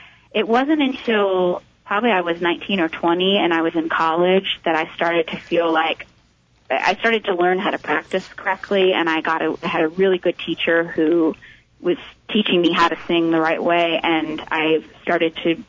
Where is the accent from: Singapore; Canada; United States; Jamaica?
United States; Washington, District of Columbia; I grew up in Washington, D.C.